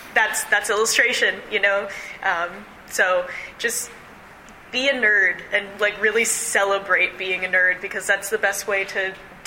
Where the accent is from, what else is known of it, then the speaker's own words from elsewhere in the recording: Boston, Massachusetts, United States; Can I say, I was, I'm from Boston